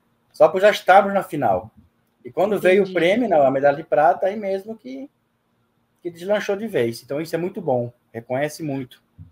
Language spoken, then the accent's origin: Portuguese; Ascurra, Santa Catarina, Brazil; É a cidade onde meu sogro nasceu, onde eu me criei. Então, meu sogro veio aqui em 81 e batizou Sítio Ascurra, em homenagem à cidade.